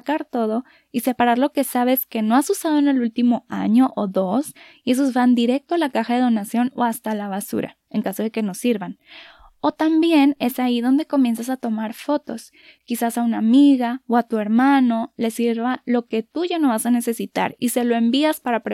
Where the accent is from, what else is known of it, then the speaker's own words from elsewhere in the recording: Monterrey, Nuevo León, Mexico; moved away as an adult; now in San Luis Potosí, Mexico; yo soy de Monterrey y hace 2 años y medio mi esposo llegó a casa el día de nuestro aniversario número 5 para decirme que le estaban ofreciendo trabajo en San Luis Potosí.